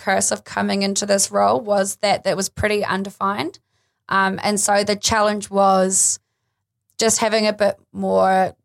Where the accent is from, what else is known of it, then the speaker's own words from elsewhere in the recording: Los Angeles, California, United States; you're also getting data from me that I'm American and I'm a female and all these things, maybe even that I'm from Los Angeles.